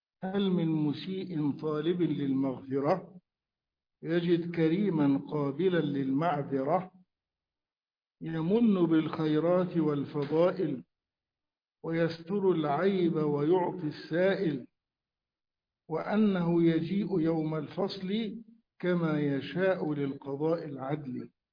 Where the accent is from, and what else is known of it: Egypt